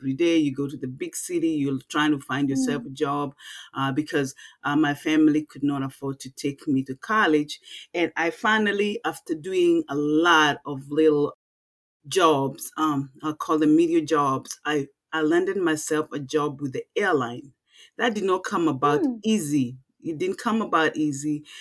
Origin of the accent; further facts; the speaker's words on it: Kenya; now in United States; So my story starts in a village in Nairobi, Kenya, actually in Kenya, because Nairobi is the capital city of Kenya. But I was raised in a village. That's where I was born and raised. And my parents didn't have much.